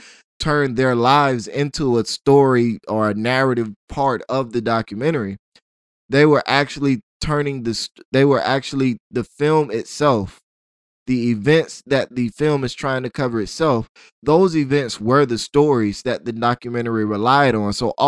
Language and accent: English; Tallahassee, Florida, United States; Me being a Floridian, I do have a love for all things Florida, but I'm from North Florida. I'm from Tallahassee, a place that was mentioned in the film. But that's where I'm from.